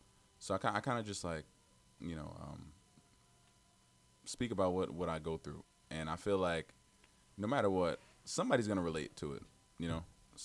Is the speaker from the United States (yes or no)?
yes; Englewood, New Jersey, United States; I'm from Englewood, New Jersey.